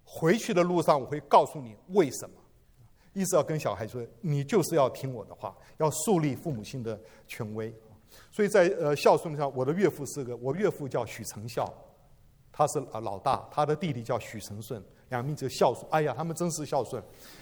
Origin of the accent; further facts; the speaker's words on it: China; 身为中国人